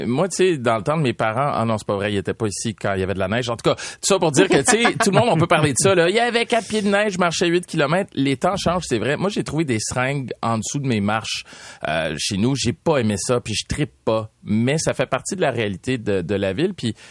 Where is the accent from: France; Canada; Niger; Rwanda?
Canada; Montreal, Quebec; j'ai grandi à Montréal, j'ai une fille de 6 ans et comme Brigitte, j'habite pas loin du métro Joliette.